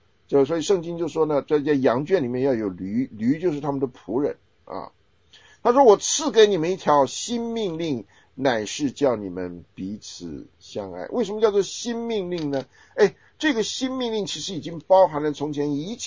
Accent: Taiwan; 那南方人，像我在台湾长大，我算是南方人

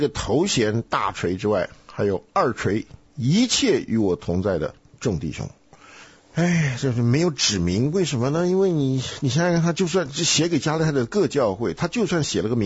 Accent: Taiwan; 我记得小时候在台湾就有一个什么不圣什么大学

